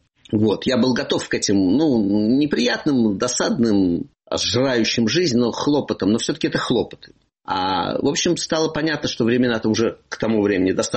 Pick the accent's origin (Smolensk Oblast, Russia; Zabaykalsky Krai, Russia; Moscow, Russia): Moscow, Russia; moved away; Я москвич. У меня есть свои маршруты, которые успокаивают мою расшатанную нервную систему.